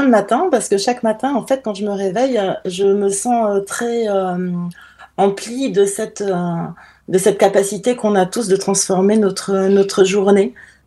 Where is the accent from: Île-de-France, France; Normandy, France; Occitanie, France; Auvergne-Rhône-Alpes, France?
Île-de-France, France; Paris; also born or lived in Caribbean / India; j'ai vécu à Paris, j'ai grandi à Paris, et j'ai commencé ma vie professionnelle dans le monde de la mode.